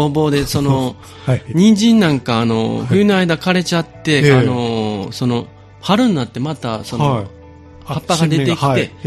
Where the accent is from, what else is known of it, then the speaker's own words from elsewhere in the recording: Osaka, Japan; born there; 仕事の関係で、はいはい、転勤というか、はい、だから私は大阪で生まれたんです。